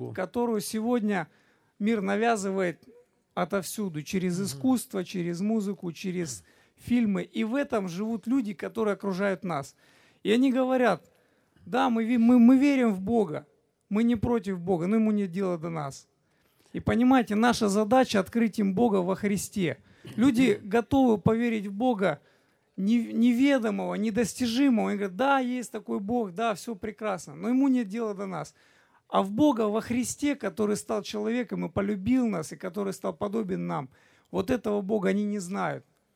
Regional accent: Adler, Krasnodar Krai, Russia; я из Адлера, вчера представлялся.

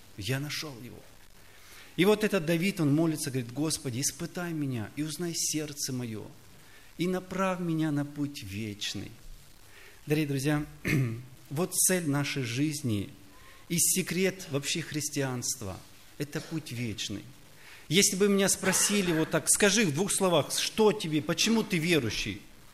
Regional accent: Kharkiv Oblast, Ukraine; я из Украины, Харьковской области, город Мирьева.

